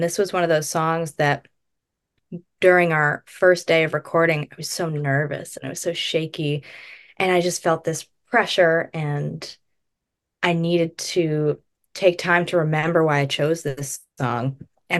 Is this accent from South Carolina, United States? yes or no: no; Massachusetts, United States; going to the beach because I'm from Cape Cod.